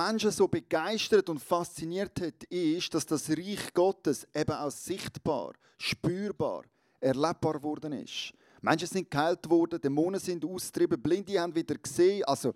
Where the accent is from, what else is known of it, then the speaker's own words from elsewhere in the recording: Switzerland; als Schweizer muss man sich doch irgendwann mal die Frage stellen, wer zahlt das eigentlich?